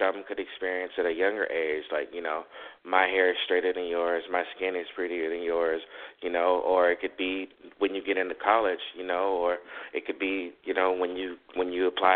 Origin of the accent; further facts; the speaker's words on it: Compton, California, United States; we grew up in Compton and, you know, in the heart of the gang violence.